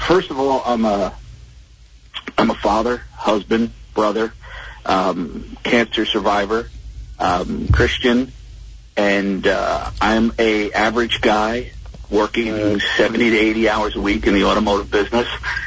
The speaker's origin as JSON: {"language": "English", "town": "Lodi", "region": "New Jersey", "country": "United States", "tie": "born or raised there", "said": "my Uncle Joe ran a car dealership in Ramsey. We grew up in Lodi."}